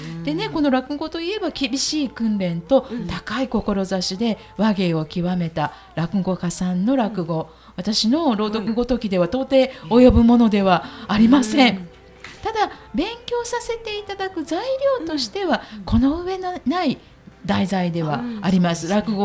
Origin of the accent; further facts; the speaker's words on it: Kansai, Japan; accent: Kansai dialect; 私たちがネイティブでできるのであれば関西弁の方がやりやすいかなと思って